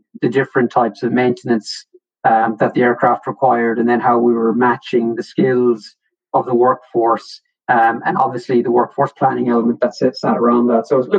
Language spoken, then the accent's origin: English; Limerick, Munster, Ireland; So I'm from Limerick.